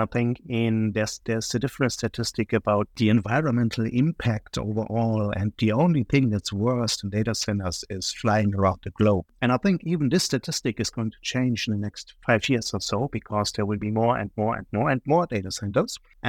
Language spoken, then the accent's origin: English; Germany; accent: German; And as you probably get from my accent, I'm from Germany